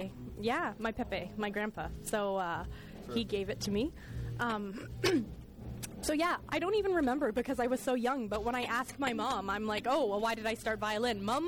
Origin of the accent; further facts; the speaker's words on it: Chatham, Ontario, Canada; I went to Laurier here in Waterloo. I'm originally from Chatham, Ontario, and outside of Chatham, Ontario is this itty-bitty little French farming community called Pancor